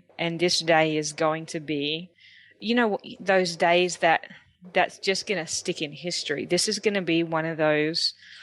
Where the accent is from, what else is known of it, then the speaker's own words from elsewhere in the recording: Australia; So that's probably the more of the perspective that I had at that time being Australian.